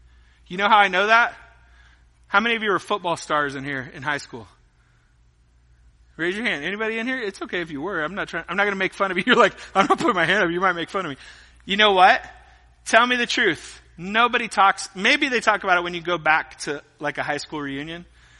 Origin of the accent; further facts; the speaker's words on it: United States; Because I'm an American. And I have no clue where I came from, right?